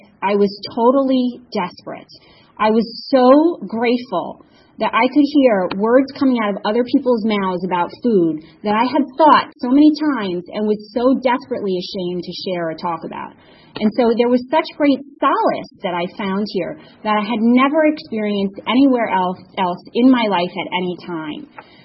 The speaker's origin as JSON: {"language": "English", "region": "New York", "country": "United States", "moved": "yes", "said": "And I'm from New York originally, if you couldn't tell."}